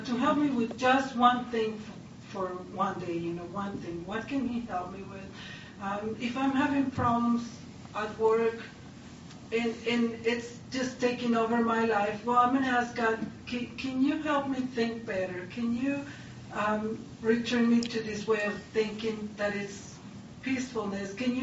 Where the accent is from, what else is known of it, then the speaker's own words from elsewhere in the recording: Ensenada, Baja California, Mexico; And I'm from Ensenada, Mexico, and I grew up in the ocean.